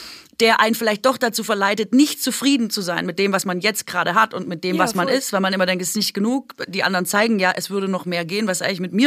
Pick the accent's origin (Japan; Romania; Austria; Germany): Germany; Baden-Württemberg; ich als Schwäbin